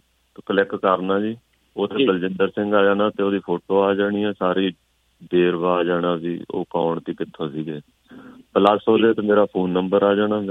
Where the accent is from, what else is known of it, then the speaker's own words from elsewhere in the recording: Jhamat, Punjab, India; ਨੌਜਵਾਨ ਸਾਡੇ ਪਿੰਡ ਦਾ, ਪਿੰਡ ਝਮੰਟ ਜ਼ਿਲ੍ਹਾ ਲੁਧਿਆਣੇ ਤੋਂ ਸੀਗਾ